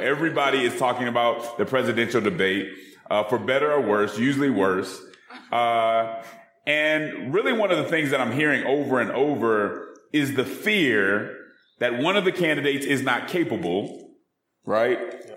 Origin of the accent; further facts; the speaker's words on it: Denver, Colorado, United States; Now, we are in Denver, which is my hometown